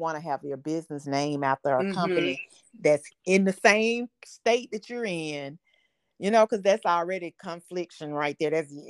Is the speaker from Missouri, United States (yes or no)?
no; Atlanta, Georgia, United States; Like, when I went to school, I'm from Atlanta.